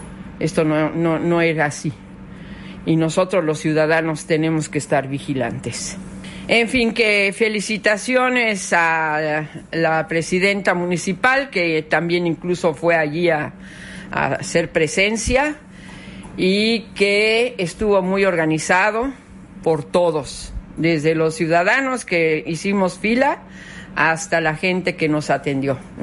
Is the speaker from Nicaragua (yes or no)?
no; Mexico; Eso es lo que somos los mexicanos.